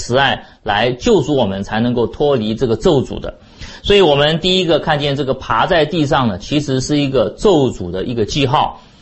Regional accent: China; 好像我们中国人讲不吃葡萄说葡萄酸了，我们中国人就非常懂这个意思

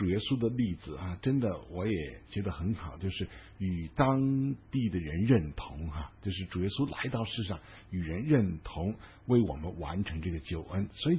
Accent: China; 我们可能作为中国人，我们觉得生下来我们就是学中文的

